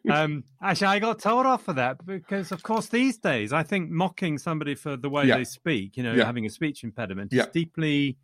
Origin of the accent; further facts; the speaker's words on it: England, United Kingdom; I could be an individual, whereas I'm not an individual, I am English.